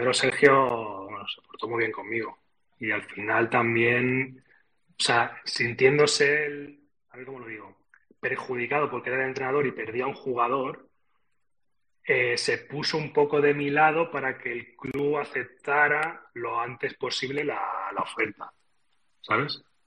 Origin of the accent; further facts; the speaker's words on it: Alcover, Catalonia, Spain; soy catalán, de Tarragona, de Alcoverde